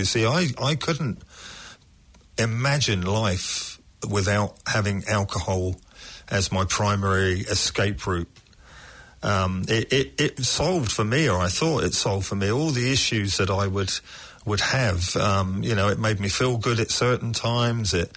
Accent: England, United Kingdom; now in New Zealand; As I was growing up in England

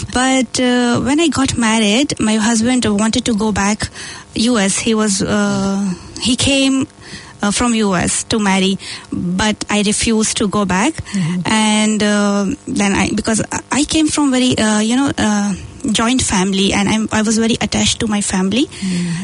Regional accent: Aligarh, Uttar Pradesh, India; I'm from North India, actually. I came from a small town there. So yeah, it's close to Delhi.

